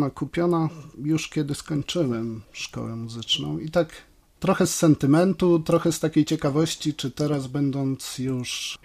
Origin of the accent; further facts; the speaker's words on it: Polski Konopat, Kuyavian-Pomeranian Voivodeship, Poland; also born or lived in Chełmno; Wychowałem się w powiecie świeckim. Najpierw mieszkałem w takiej PGR-owskiej wsi Polski Konopat. Niewielka wieś, ale bardzo miło wspominam tam dzieciństwo, bo to ogromna swoboda. Kiedy miałem 10 lat, przeprowadziliśmy się do Chełmna.